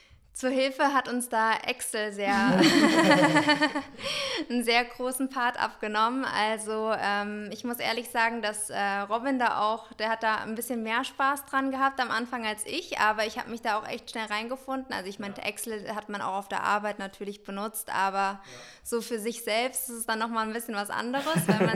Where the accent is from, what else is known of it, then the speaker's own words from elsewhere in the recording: Rhineland-Palatinate, Germany; Standesamtlich werden wir in meiner Heimat der Pfalz an der Weinstraße feiern